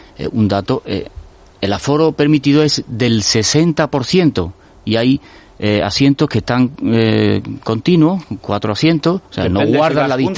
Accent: Seville, Andalusia, Spain; es algo que me indigna porque es mi tierra, porque Sevilla

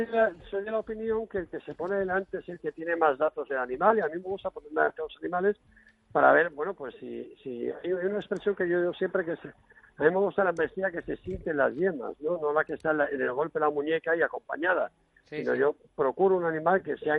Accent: Cádiz, Andalusia, Spain; es en mi tierra, que es en Cádiz, pero siempre es un gusto ser profeta en tu tierra

